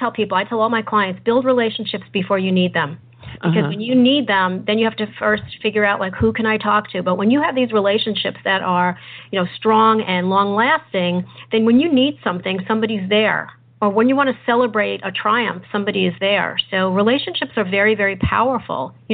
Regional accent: New York, United States; also born or lived in New Jersey; now in Dallas, United States; So my backstory is I was born in New Jersey, moved to New York, and grew up in New York. And so it's a different world than where I live now in Dallas, Texas.

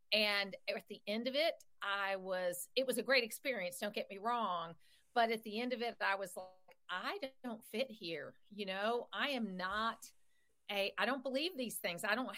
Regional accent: the South, United States; Well, I think I've always been conservative, but I grew up in the South

